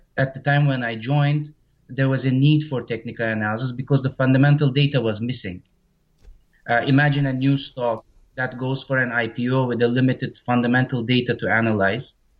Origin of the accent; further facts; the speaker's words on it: Istanbul, Turkey; now in Bulgaria; This was in Turkey, so I'm originally from Turkey.